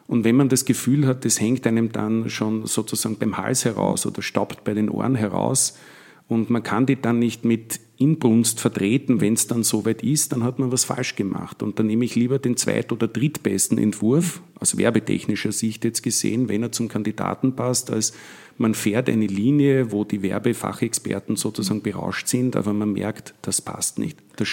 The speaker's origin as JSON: {"language": "German", "region": "Vienna", "country": "Austria", "said": "Ich komme selber aus dem Gemeindebau in Wien, also aus Wien-Donnerstadt, aus einem Flächenbezirk."}